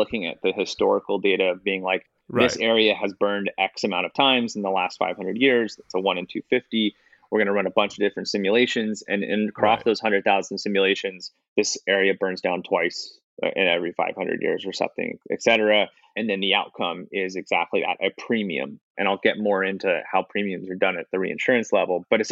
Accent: Pennsylvania, United States; I grew up outside Philadelphia.

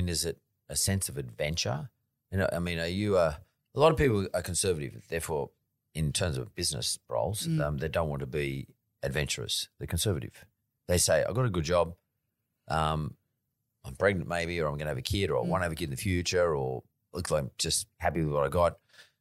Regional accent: Punchbowl, New South Wales, Australia; oh, grew up in the West Suburbs, I grew up in Punch Bowl.

